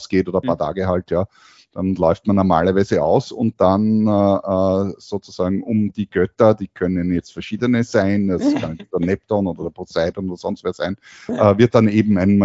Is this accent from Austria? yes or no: yes; Austria; ich bin ja aus Österreich